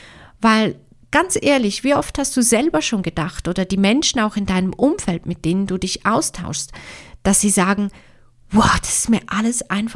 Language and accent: German; Switzerland; ich bin aus der Schweiz